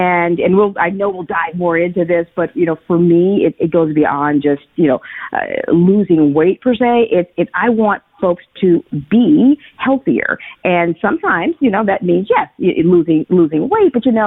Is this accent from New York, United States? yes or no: yes; New York, United States; I am a New Yorker, indeed. Born and raised in New York.